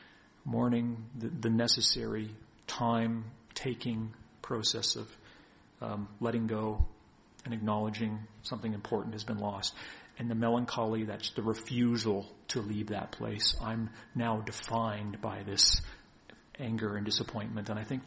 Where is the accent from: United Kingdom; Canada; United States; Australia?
Canada; New Brunswick; I'm originally from New Brunswick, and then served in Nova Scotia.